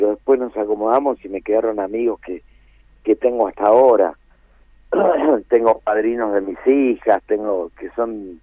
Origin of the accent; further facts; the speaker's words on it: Victoria, Entre Ríos, Argentina; now in Colón, Argentina; y si ahí en Colón, yo pasé mi infancia en Victoria, aparte.